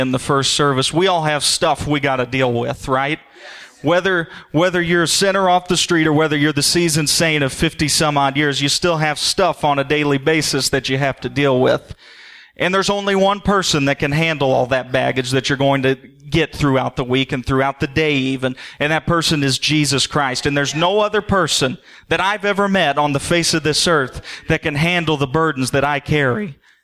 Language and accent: English; Royalton, Illinois, United States; now in Metro East, United States; I'm a simple person. I'm from Southern Illinois. This is my home section, Section 2. I'm originally from Royalton Church. Brother Mass was my pastor growing up, the presbyter. So I'm a transplant to the Metro East in Section 4, but my home is still Section 2.